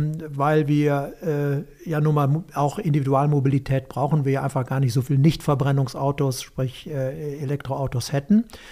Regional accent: North Rhine-Westphalia, Germany; Wie gesagt, ich komme aus der Region und bei uns waren es entweder im Rheinland Fans des FC oder der Fohlen in Gladbach.

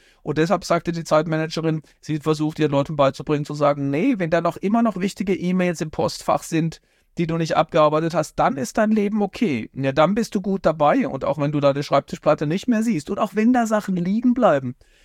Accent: Baden-Württemberg, Germany; in Baden-Württemberg, wo ich herkomme

